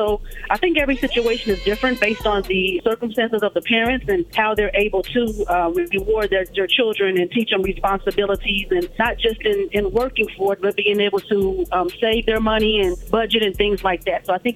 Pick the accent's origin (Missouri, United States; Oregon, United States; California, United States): Missouri, United States; Kansas City; from Kansas City.